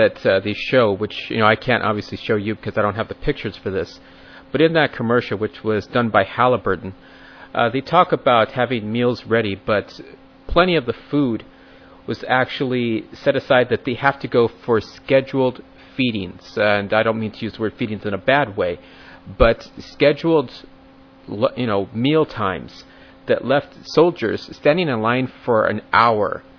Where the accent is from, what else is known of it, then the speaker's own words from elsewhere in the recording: United States; As an American, I am disgusted by what has occurred.